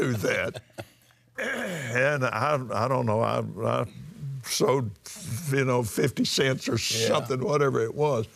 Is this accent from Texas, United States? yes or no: yes; Abilene, Texas, United States; I was raised out there in Abilene, Texas